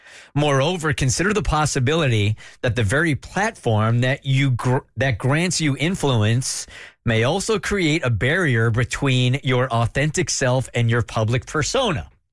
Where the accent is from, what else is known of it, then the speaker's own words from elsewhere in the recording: Atlanta, Georgia, United States; I'm from Atlanta and I have a syndicated radio show called The Burt Show.